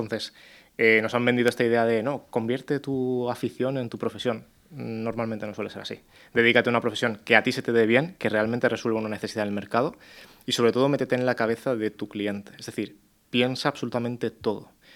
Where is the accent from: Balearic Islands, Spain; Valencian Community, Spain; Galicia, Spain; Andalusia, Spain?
Valencian Community, Spain; Massanassa; yo soy de Masanasa